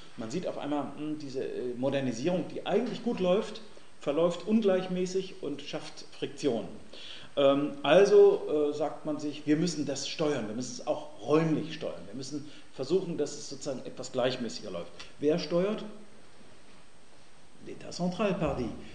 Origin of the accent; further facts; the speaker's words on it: Bremen, Germany; aber ich komme aus Bremen, also in Bremen